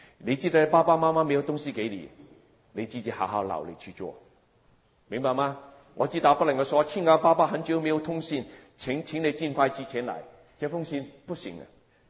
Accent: Hong Kong; 我是从香港来，我个家庭是很穷。

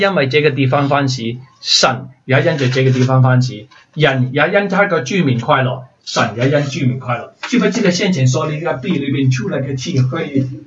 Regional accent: Hong Kong; born there; 我就回去香港，我出生的地方

